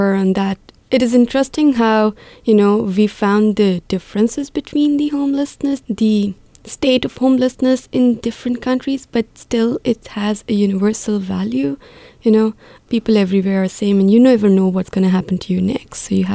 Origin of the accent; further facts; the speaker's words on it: Karachi, Sindh, Pakistan; it's much, much better than what I've seen in Pakistan. I grew up in Karachi, and I've never seen people, you know, coming together.